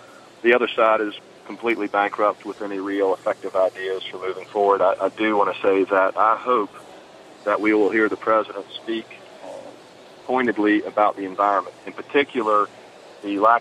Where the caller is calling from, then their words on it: Asheville, North Carolina, United States; In Region 4 in the South, and I'm calling from Asheville